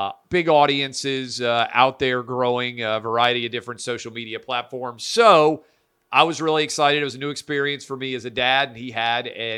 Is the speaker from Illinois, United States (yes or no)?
no; Tennessee, United States; one of the most famous phrases in my home state of Tennessee is, it's football time in Tennessee